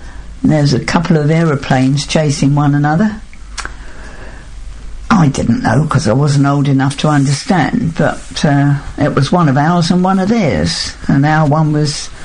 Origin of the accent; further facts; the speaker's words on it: Mountnessing, East of England, United Kingdom; also born or lived in Southend / Hutton; I was born in Southend.